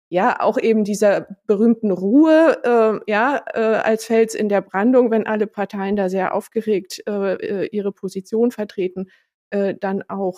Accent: East Germany, Germany; Ich bin im Osten Deutschlands geboren und groß geworden

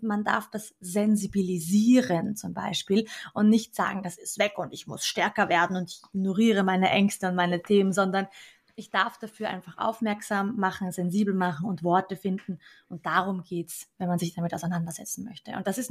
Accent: Austria; dass wir bei uns in Österreich sagen, ich glaube in Deutschland auch

